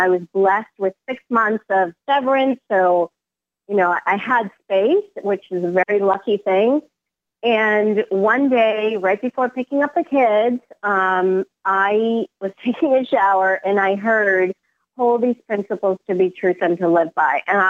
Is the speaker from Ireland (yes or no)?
no; Venezuela; moved away as an adult; now in United States; I immigrated to the U.S. when I was 18 from Venezuela by myself.